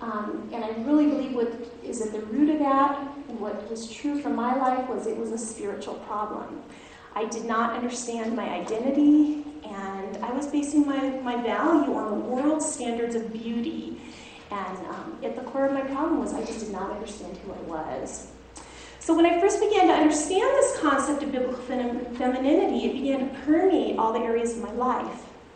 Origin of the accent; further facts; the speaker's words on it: Alaska, United States; I grew up in Alaska, kind of.